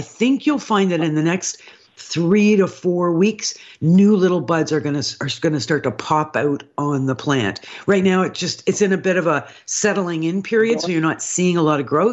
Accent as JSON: {"language": "English", "country": "Canada", "said": "So what we've learned as Canadian gardeners is to not so quickly clean up."}